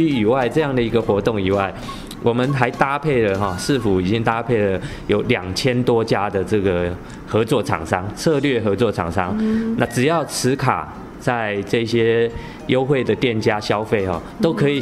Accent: Taichung, Taiwan; 市民朋友，因为我是台中人，所以我有这一张卡，有荣誉感哈。

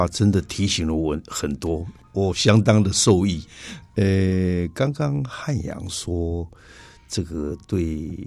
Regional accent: Taichung, Taiwan; 也是我们台中人

